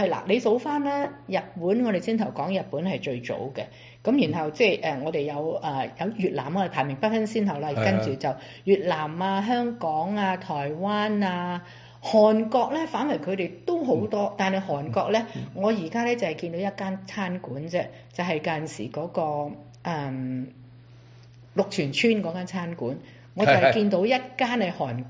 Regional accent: China; 我哋中國人有個習慣啊嘛

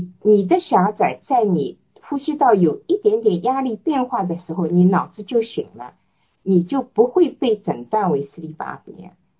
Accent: China; 那么在我们中国人讲，就是中国人就是大家都泡脚

